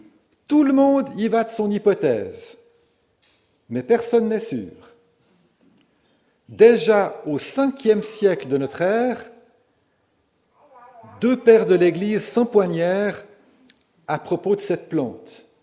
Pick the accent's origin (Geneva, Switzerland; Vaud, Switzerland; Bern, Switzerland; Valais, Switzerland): Vaud, Switzerland; je suis vaudois moi-même